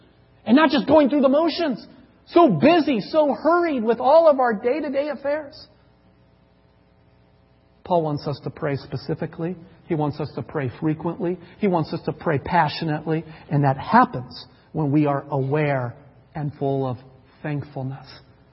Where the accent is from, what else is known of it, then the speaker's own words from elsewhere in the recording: Seattle, Washington, United States; And hey, we're from the Seattle area. We've got to enjoy Starbucks, right?